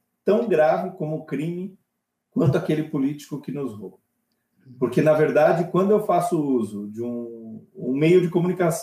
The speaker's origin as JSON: {"language": "Portuguese", "region": "Rio de Janeiro", "country": "Brazil", "said": "eu sou carioca"}